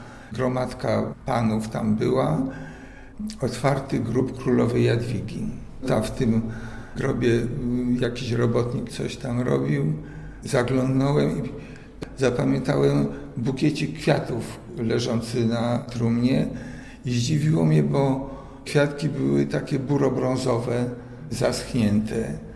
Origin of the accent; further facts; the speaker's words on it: Kraków, Lesser Poland, Poland; Za mojego dzieciństwa Wawel to, jak mówiłem, było jedno wielkie wykopalisko